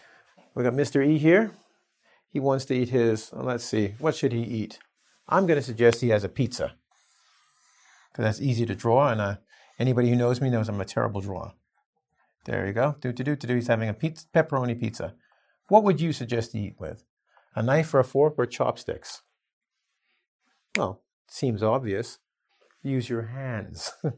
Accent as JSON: {"language": "English", "region": "England", "country": "United Kingdom", "tie": "born there", "said": "Being an English speaker, I was born in England"}